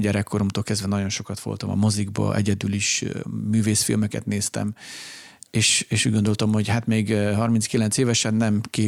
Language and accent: Hungarian; Hungary; a Tiszatóról kezdtem kisebb filmeket, rövid filmeket készíteni, ahol felnőttem, mert nagyon-nagyon fontos az életemben a Tiszató és a Tisza.